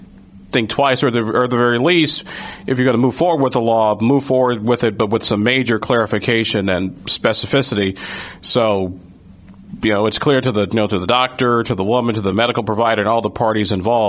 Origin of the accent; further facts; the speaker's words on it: Illinois, United States; looking at my home state of Illinois